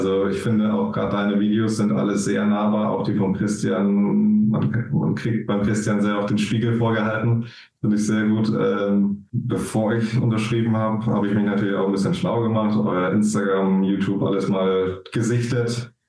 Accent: Bamberg, Bavaria, Germany; Ich bin 27 Jahre jung. Ich komme aus Bamberg in schönen Bayern, relativ südlich.

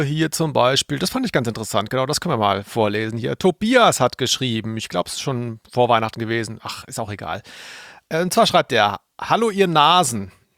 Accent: Cologne, North Rhine-Westphalia, Germany

